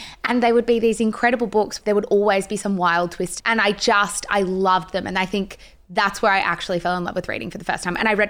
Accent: Sandringham, Victoria, Australia; I grew up in Sandringham.

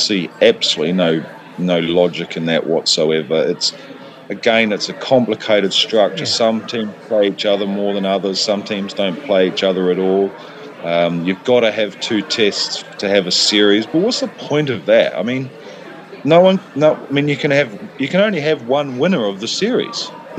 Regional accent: New Zealand; when I was growing up in New Zealand

